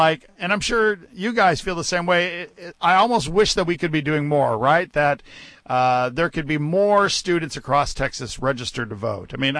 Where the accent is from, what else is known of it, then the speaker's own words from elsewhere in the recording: Puerto Rico; I think growing up in Puerto Rico and it being very political there probably gives more credit in terms of my engagement in politics.